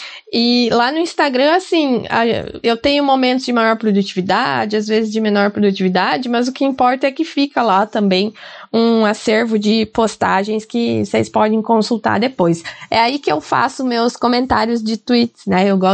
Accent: Pato Branco, Paraná, Brazil; now in Curitiba, Brazil; eu saí de Pato Branco já há muito tempo, né, e eu já nem tenho mais tantas marcas também, nem do meu, da minha variedade de patobranquense, assim, né, eu fui ocultando meus daí, né, deixando eles bem escondidinho. Tô com um movimento, né, de falar mais parecido com a capital.

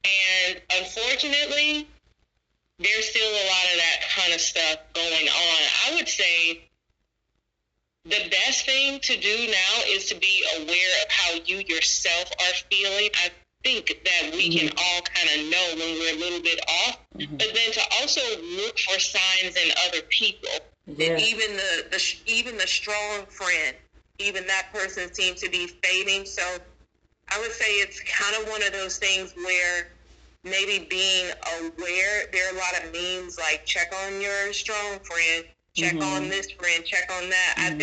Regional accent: Deep South, United States; And I grew up in the Deep South, and same thing.

